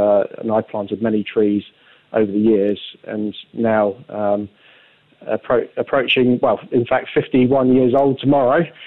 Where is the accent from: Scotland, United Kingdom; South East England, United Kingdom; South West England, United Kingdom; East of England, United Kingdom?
South East England, United Kingdom; Romsey; Roy lived close to where I grew up in Romsey.